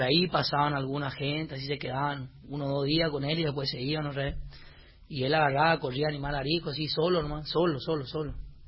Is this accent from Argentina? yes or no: yes; Gran Guardia, Formosa, Argentina; yo soy de Gran Guardia en realidad.